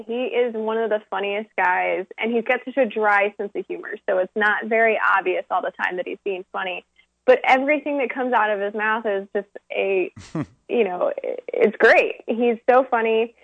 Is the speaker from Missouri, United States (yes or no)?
yes; St. Louis, Missouri, United States; I grew up in the Midwest in the St. Louis area. I went to the University of Missouri Journalism School, and I got started in local news there as a sports reporter and photographer, and from there I went back home to St. Louis